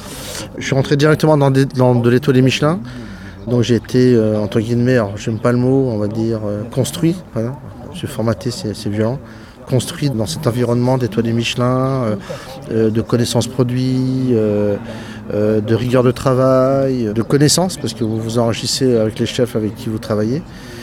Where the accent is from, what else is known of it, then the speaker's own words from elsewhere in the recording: Rennes, Brittany, France; born there; j'ai des origines bretonnes, avec un nom qui vient un petit peu du nord de la France. Mais je suis né à Rennes, je suis fils de militaire